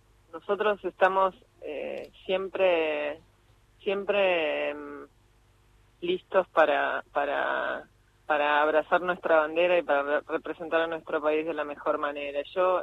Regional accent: Argentina

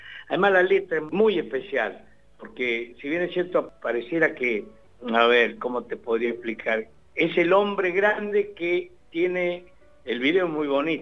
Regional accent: Córdoba, Argentina; accent: Cordobés tonada; De Córdoba capital.

